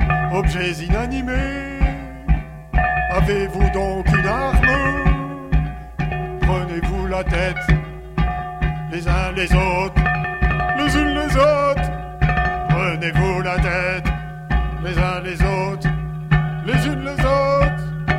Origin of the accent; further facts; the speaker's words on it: Dunkirk, Hauts-de-France, France; je viens de là-haut, de Dunkerque, et dans la Flandre, là, à côté, on dit « Dames en Herren » pour dire « Mesdames, Messieurs »